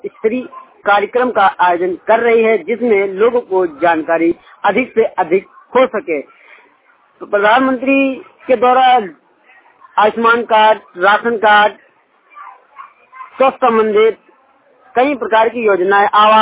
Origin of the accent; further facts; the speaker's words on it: Mahmudpur, Uttar Pradesh, India; मैं ग्राम प्रधान महमूदपुर के निवासी हूँ, विकास खंड कोथावा, जनपद हरदोई।